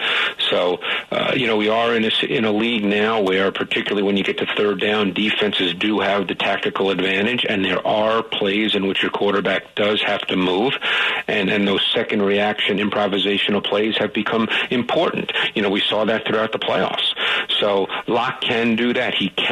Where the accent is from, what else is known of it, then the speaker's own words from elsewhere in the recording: Queens, New York, United States; because I grew up in Queens in New York, and my high school didn't have football.